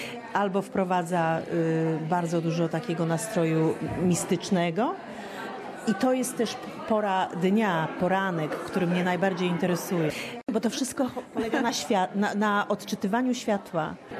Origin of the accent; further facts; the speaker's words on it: Warmian-Masurian Voivodeship, Poland; Ja jestem dziewczyna tak zwaną z jezior, pochodzę z Olsztyńskiego. Wiadomo, kraina 1001 jezior, więc za tym mi tęskno.